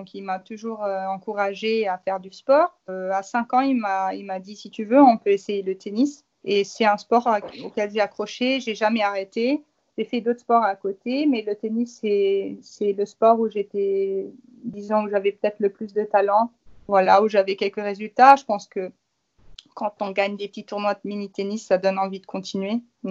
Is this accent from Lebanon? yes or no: no; Luxembourg; je suis du Luxembourg.